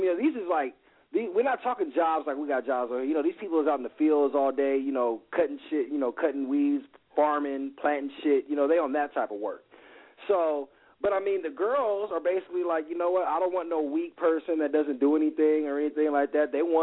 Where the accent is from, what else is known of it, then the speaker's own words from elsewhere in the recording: United States; I mean, like I said, because we're American, we all know it's like, nah, fuck that.